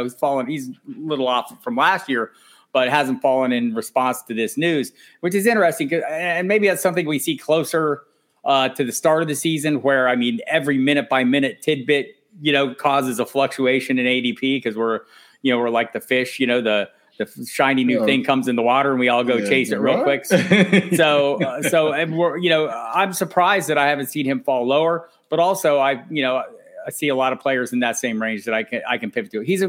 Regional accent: Tucson, Arizona, United States; born there; Neither. It's better in Arizona. I was born in Tucson.

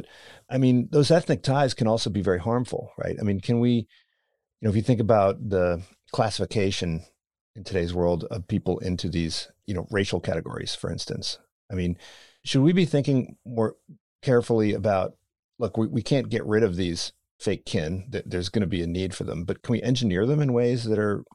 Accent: Philadelphia, Pennsylvania, United States; I mean, I'm from Philadelphia, and if somebody shows up with a Dallas Cowboys jacket to the stadium, you know, they would not emerge unscathed.

